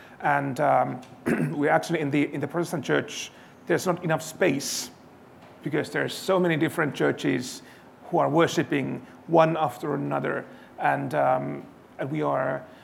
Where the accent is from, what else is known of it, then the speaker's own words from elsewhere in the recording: Finland; English is a second language; now in United States; I think from the countries like where I come from, I'm originally from Finland